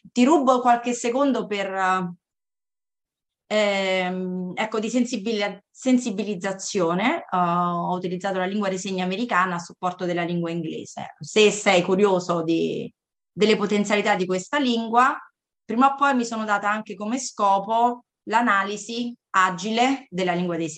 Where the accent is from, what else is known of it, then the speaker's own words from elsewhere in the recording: Cassino, Lazio, Italy; now in Latina, Italy; parlando da Latina, dove vivo con mio marito e dove insegno, ma vengo da Cassino, dalla provincia di Frosinone, quindi bassa Ciociaria.